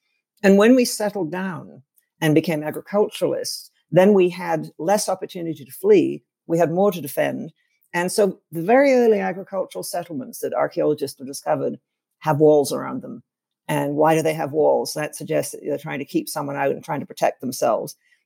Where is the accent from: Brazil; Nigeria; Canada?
Canada; I grew up in Canada. I've lived in Canada most of my life.